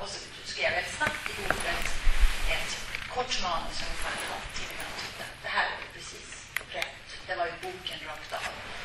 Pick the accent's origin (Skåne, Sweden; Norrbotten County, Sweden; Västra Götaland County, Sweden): Norrbotten County, Sweden; Jag kom från Norrbotten